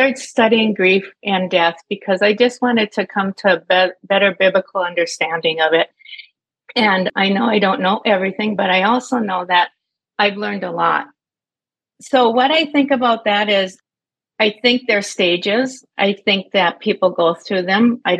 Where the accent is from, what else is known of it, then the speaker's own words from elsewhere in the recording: Iron Mountain, Michigan, United States; Well, growing up in Iron Mountain, which is a southern part of the Upper Peninsula, we thought Houghton was like not livable with all the snow.